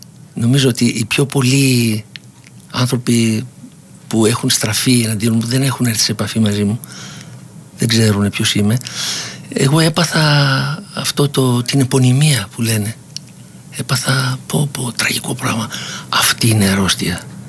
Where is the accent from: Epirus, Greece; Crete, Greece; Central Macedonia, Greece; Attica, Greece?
Attica, Greece; Nikaia; born there; γεννήθηκα στην Κοκκινιά από πρόσφυγες γονείς, τουλάχιστον πλευρά της μητέρας μου, σε μια εργατούπολη που ζούσαν βιοπαλαιστές, δεν ήθελα να μείνω εκεί